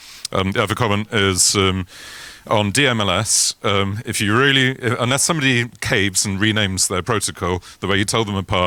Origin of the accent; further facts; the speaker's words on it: United Kingdom; decentralized with an S, because we're British.